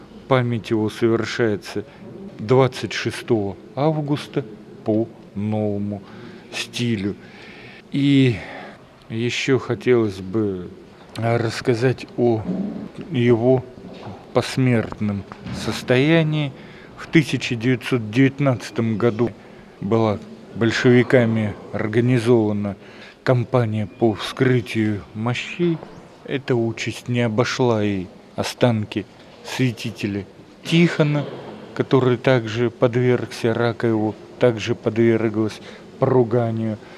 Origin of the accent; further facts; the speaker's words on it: Voronezh, Voronezh Oblast, Russia; а я из Воронежа